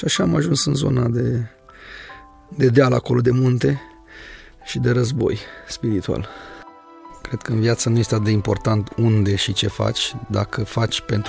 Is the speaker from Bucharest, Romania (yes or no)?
yes; Bucharest, Romania; Când am ajuns prima oară în zonă, nici n-am mers la creștini evangheliști, pentru că noi venim din București, obiceiuri diferite.